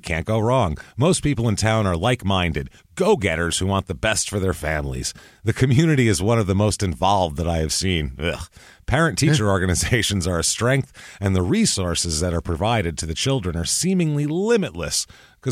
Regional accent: Northeast, United States; I'm from the Northeast. People drink a lot.

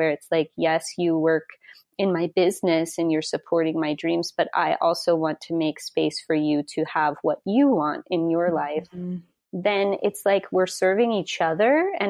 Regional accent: Wyoming, United States; I'm from Wyoming originally.

